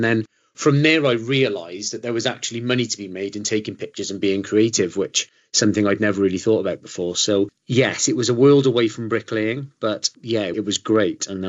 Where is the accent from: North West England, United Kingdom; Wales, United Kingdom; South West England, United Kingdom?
Wales, United Kingdom; Newport; now in London, United Kingdom; So I'm based in Northeast London, but originally, as I'm sure you can tell, I am from Wales. So Newport, South Wales, originally, where I grew up. And yeah, I'm now in London. I've been here for nearly 17 years